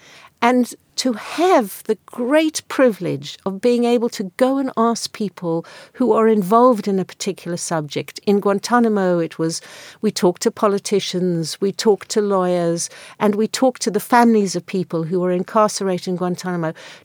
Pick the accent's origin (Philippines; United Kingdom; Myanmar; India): United Kingdom; England; I'm a British citizen and I am English.